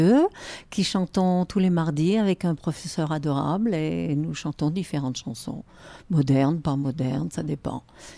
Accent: Auvergne-Rhône-Alpes, France; Je suis d'origine de Haute-Savoie.

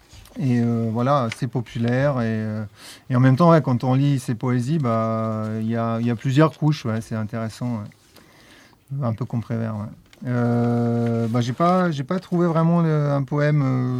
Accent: Vojvodina, Serbia; moi, je viens du Serbie du Nord. Du coup, dans ma famille, ma mère, je pense qu'ils sont arrivés, sa famille, la famille de mes grands-parents maternels, ils sont arrivés de Croatie

